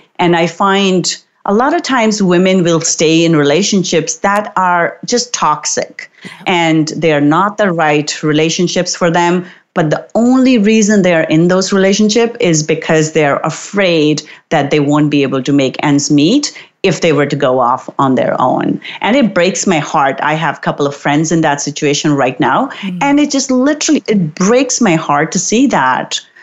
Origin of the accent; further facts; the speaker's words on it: India; now in Canada; I remember when I was a new immigrant to Canada. I moved here with my family from India.